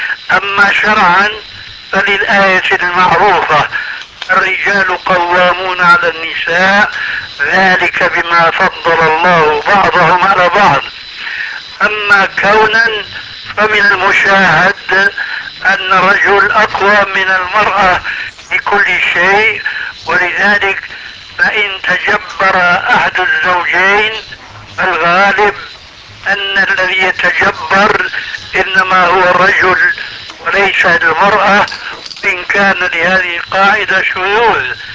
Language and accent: Arabic; Syria; عندنا في سوريا